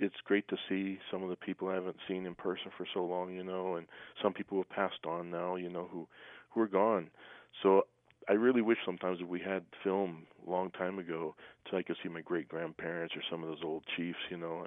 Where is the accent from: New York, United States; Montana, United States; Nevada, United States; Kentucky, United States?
Montana, United States; I was raised in Montana, and I was raised mainly around Blackfeet, Cheyenne people